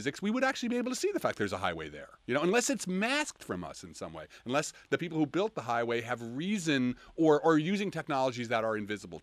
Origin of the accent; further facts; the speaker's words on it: Newark, New Jersey, United States; it's like going to Newark, and I'm from Newark, so I can say that.